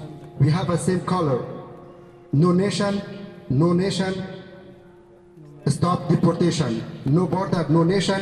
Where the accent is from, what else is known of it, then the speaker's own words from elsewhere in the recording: Afghanistan; German is a second language; now in Germany; Ich komme aus Afghanistan. Seit zwei Jahren bin ich in Deutschland.